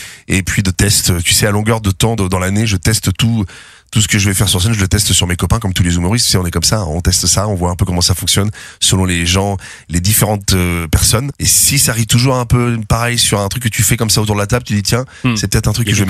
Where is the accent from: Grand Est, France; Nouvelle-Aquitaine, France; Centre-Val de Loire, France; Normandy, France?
Normandy, France; Rouen; le spectacle qu'on travaillait à Rouen, dans ma ville natale